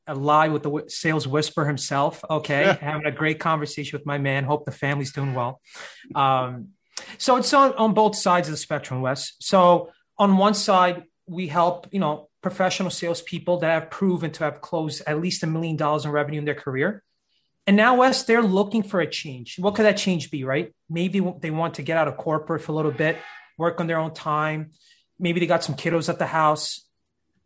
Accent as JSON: {"language": "English", "town": "Brooklyn", "region": "New York", "country": "United States", "tie": "born or raised there", "said": "Yes, sir. Born and raised in Brooklyn, New York."}